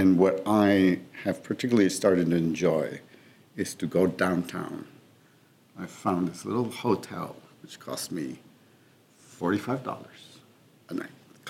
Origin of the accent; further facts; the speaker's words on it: Mexico City, Mexico; So I come from Mexico City, which is one of the oldest cities in this continent.